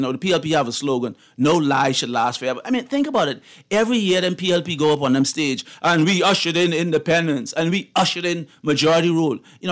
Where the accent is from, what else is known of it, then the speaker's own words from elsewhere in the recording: Bahamas; And, you know, growing up in the Bahamas, right? And on July 9th at 11:59, the Union Jack came down and the Bahamian flag went up and we became an independent country.